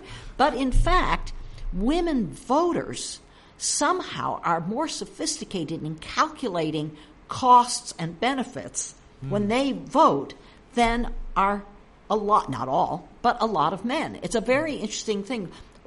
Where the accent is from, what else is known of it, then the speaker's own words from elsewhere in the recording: Boston, Massachusetts, United States; Because I'm from Boston